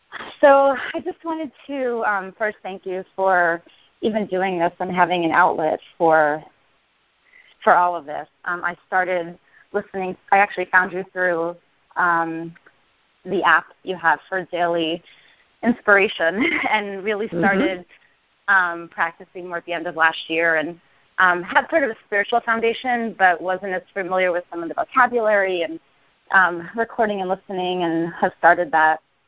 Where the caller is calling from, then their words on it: Connecticut, United States; I'm calling from Connecticut.